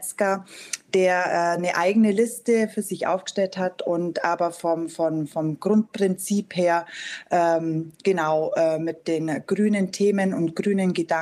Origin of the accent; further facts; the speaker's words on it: Füssen, Bavaria, Germany; born there; Ich bin gebürtige Füssnerin und bin Lehrerin an der Mittelschule in Füssen